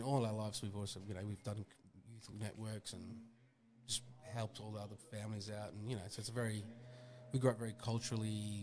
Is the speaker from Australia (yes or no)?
yes; Queensland, Australia; Growing up in Torres Strait was the best, like the culture, traditions.